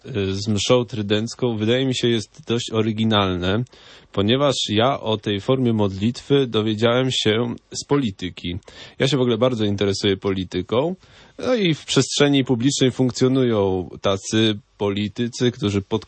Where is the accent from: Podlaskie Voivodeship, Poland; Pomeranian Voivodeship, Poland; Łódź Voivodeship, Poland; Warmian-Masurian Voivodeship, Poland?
Pomeranian Voivodeship, Poland; Wejherowo; now in Kraków, Poland; Ja studiuję w Krakowie, ale pochodzę w ogóle z Pomorza, z Wejherowa, to jest niedaleko Gdańska.